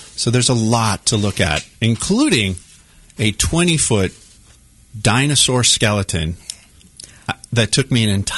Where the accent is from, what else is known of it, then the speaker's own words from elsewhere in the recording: Kansas City, United States; This show has traveled around the world, and to be here and to be in my home country, to be here in Kansas City and see what people think of it, it's pretty exciting.